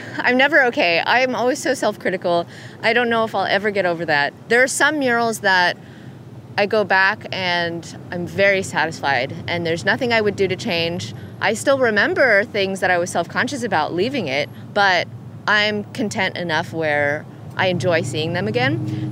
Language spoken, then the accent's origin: English; California, United States; now in Michigan, United States; I grew up in California, and we don't have seasons, so I never could appreciate flowers fully until I moved to Michigan.